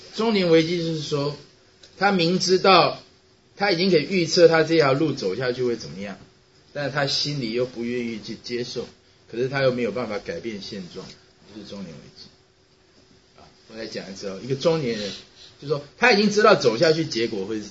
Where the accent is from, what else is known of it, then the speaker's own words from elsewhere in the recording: Taiwan; 我小的时候，我从台湾来